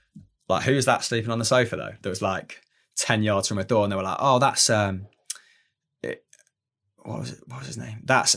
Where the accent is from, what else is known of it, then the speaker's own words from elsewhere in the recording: Leicester, East Midlands, United Kingdom; I grew up in Leicester.